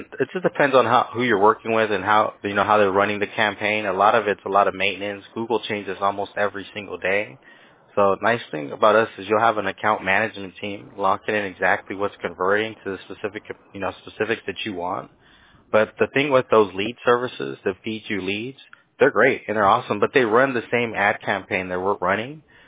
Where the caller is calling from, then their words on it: California, United States; I'm in California. Yeah, our company is based in California. Mm-hmm. Yep.